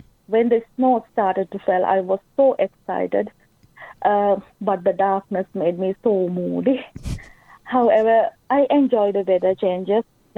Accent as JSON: {"language": "English", "country": "Sri Lanka", "second_language": "English", "moved": "as an adult", "lives_now": "Kuopio, Finland", "said": "Actually, I was a nurse in my home country, Sri Lanka. So I am from Sri Lanka."}